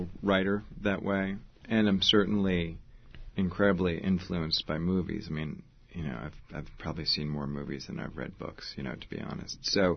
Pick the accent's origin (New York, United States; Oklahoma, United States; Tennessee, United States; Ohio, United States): New York, United States; Growing up in New York, you see these buildings in which you can see kind of the ghostly image of the sign that was there 40 years ago.